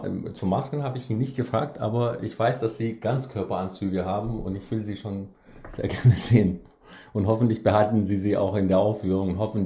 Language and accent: German; Kosovo; German is a second language; moved away; Und es war sehr laut, sie konnte meinen Akzent nicht hören. Und als ich ihr erzählt habe, dass ich aus dem Kosovo komme